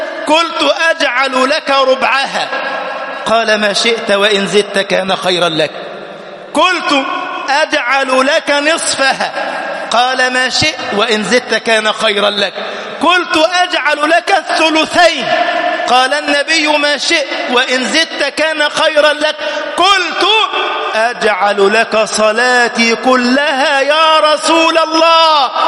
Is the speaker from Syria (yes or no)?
no; Egypt; اللهم اجعل بلدنا مصر أمنا أمانا، سخاء رخاء